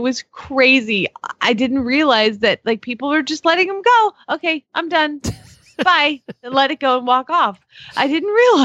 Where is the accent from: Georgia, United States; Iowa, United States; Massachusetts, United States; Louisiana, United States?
Georgia, United States; And I realized, too, that I grew up in Georgia.